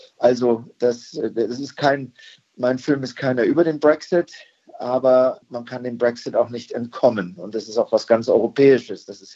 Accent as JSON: {"language": "German", "country": "Germany", "said": "Meine Familie ist selber halb britisch. Ich hatte Glück, ich bin Deutscher, ich habe in Oxford studiert"}